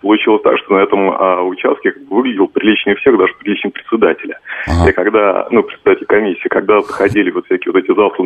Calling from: Saint Petersburg, Russia; я из Петербурга.

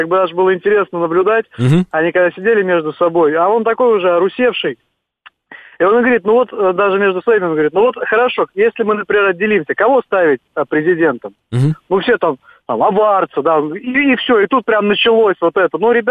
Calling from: Moscow, Russia

